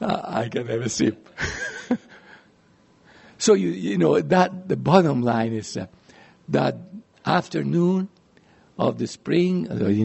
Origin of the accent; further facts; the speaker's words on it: Italy; I studied 8 years of Latin when I was growing up in Italy.